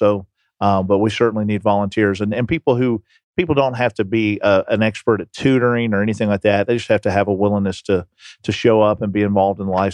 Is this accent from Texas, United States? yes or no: no; Atlanta, Georgia, United States; I'm from Atlanta